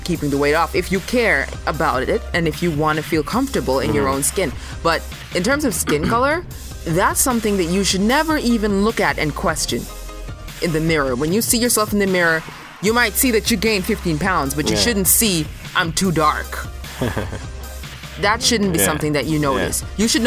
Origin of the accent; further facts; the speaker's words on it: Canada; our president, Obama, not our president, but the United States president, because we're Canadian.